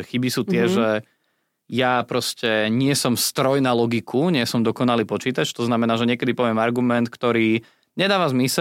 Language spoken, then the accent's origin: Slovak; Považie, Slovakia; ja pochádzam z Považia